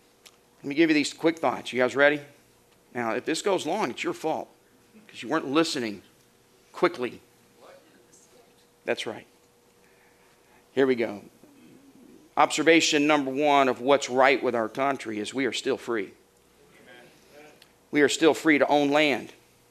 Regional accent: United States; As an American, I am fully aware of the flaws of our country.

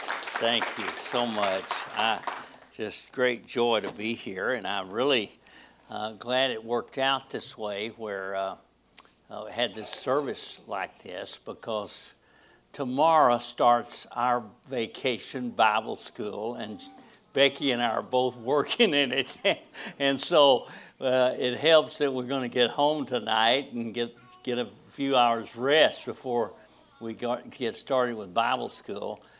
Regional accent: United States; some of us born and raised in America and spoken English all our life, and we still get stumped.

